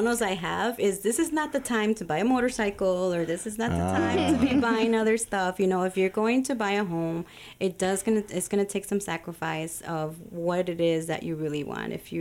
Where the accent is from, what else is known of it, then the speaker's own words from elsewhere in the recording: Chicago, Illinois, United States; Yeah, born and raised in Chicago. I grew up in Logan Square.